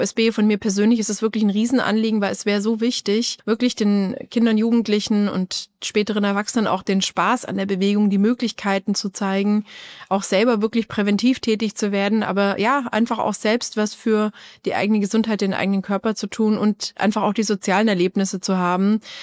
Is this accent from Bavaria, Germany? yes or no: no; Baden-Württemberg, Germany; Ich komme aus Schwaben, wohne in Bayern schon seit dem Studium. Ja. Habe im Olympischen Dorf gewohnt als Studentin.